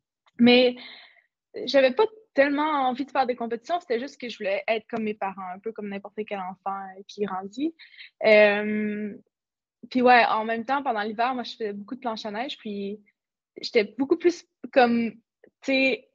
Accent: Saint-Augustin-de-Desmaures, Quebec, Canada; moi je viens de Saint-Augustin-de-Desmaures, c'est comme une ville juste à l'extérieur de Québec. Et puis mes parents ils ont déménagé à Neuville dans la région de Portneuf quand on est arrivé en sixième année. Fait que j'ai toujours grandi un peu comme dans les alentours de Québec.

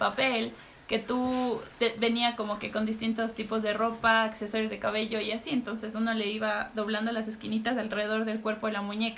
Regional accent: Ambato, Tungurahua, Ecuador; yo me crié aquí y en Ambato con mis primos.

